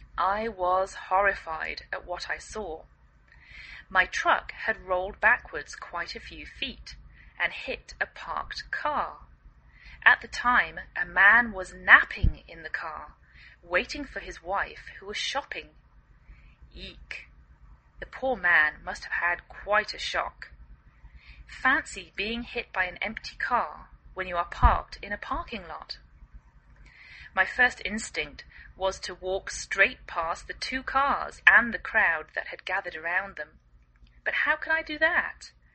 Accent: England, United Kingdom; now in United States; I live in the northwest of the United States. I'm English

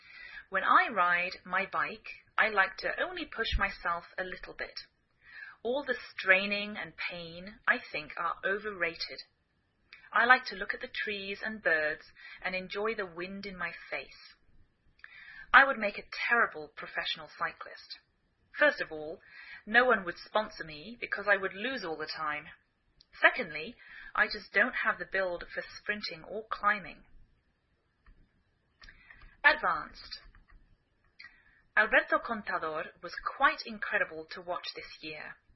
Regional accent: England, United Kingdom; now in United States

